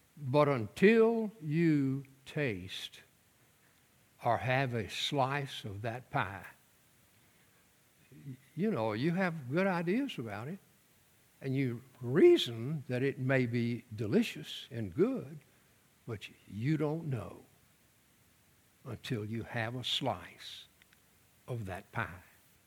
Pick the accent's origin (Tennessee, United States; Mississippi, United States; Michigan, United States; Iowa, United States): Mississippi, United States; Osyka; We're from Osaka, Mississippi, south of Macomb, Pike County.